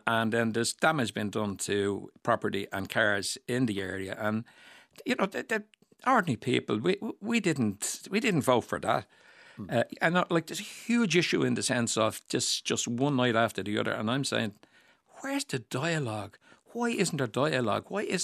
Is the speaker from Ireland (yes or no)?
yes; Dublin, Leinster, Ireland; I was born in Donnycarney. I moved to Aidenmore and I live in Coolock, all within the barony of Coolock, the name that's been dragged through the mire all my life. So in other words, yes, I'm a local man and I know the area well.